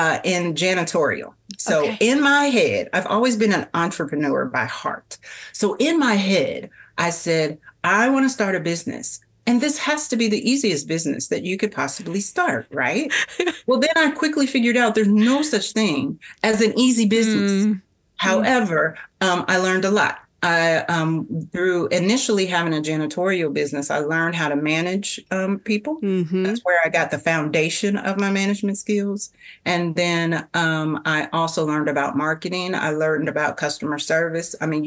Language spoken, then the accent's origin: English; Kansas City, United States; So just like you said, born and raised in Kansas City, and this is what I would definitely call home.